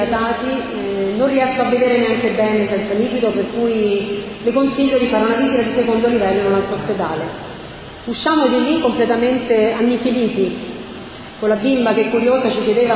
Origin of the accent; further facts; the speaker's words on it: Rome, Lazio, Italy; Veniamo da Roma, siamo con i nostri tre figli